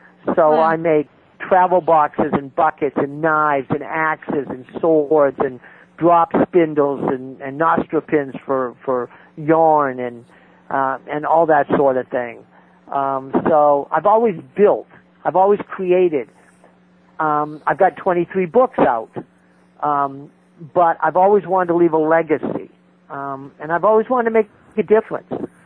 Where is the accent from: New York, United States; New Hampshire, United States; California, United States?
New Hampshire, United States; I'm a Yankee. I'm from New Hampshire, and everything I've ever done has been with the earth in mind.